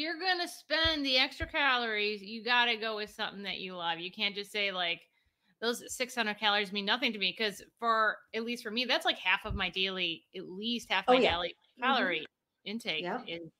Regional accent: United States; And as an American, I guess I was just so accustomed to like mystery meat on my plate. Like I grew up with minute steaks.

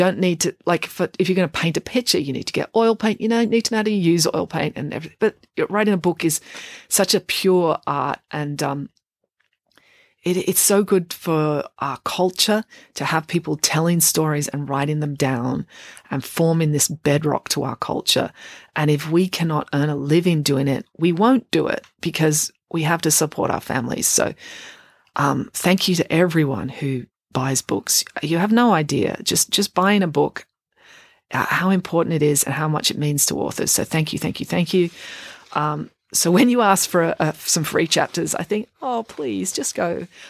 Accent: Dursley, South West England, United Kingdom; to get married in Dursley, my hometown, in England, because I wasn't a full-time resident there.

